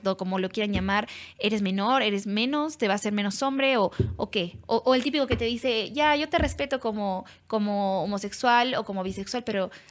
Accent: Puno, Peru; now in Arequipa, Peru; No, yo soy de Puno, yo soy nacida en Puno.

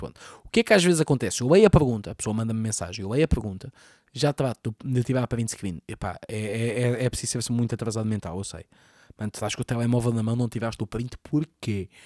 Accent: Lisbon, Portugal; also born or lived in Almada; E eu cresci em Chelas, que vivi em Chelas até os meus 10 anos. Depois basei para a Encarnação.

